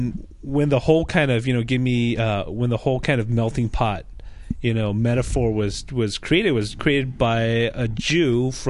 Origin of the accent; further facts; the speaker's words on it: United States; people say, oh, your nationality. I say, oh, I'm American.